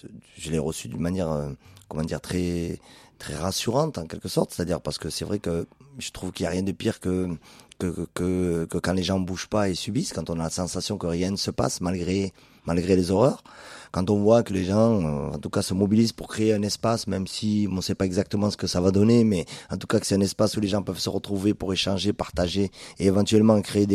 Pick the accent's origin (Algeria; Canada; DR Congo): Algeria; also born or lived in France; juste le fait de dire je suis algérien et français, donc il faut que je trouve un équilibre entre les deux.